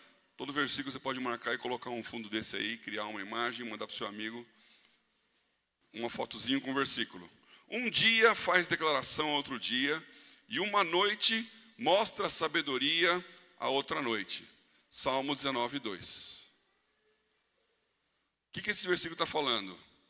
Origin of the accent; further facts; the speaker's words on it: Brazil; Nós somos brasileiros, somos quentes.